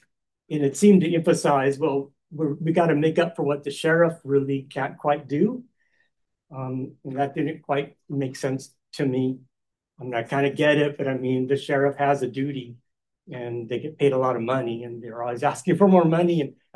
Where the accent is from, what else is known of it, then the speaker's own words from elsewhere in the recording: Rancho Mirage, California, United States; from Ranch Mirage.